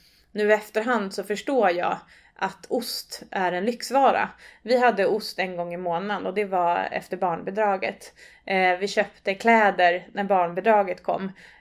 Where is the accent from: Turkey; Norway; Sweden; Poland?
Sweden; Stockholm, Stockholm County; born there; Nej, jag är född i Älvsjö, söder om Stockholm. Jag har 2 syskon, uppväxt med mamma och pappa, en idrottsfamilj.